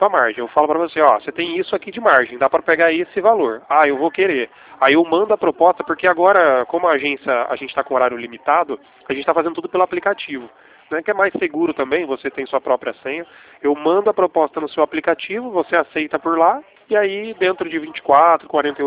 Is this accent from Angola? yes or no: no; Campinas, São Paulo, Brazil; Não, eu sou de Campinas, interior de São Paulo.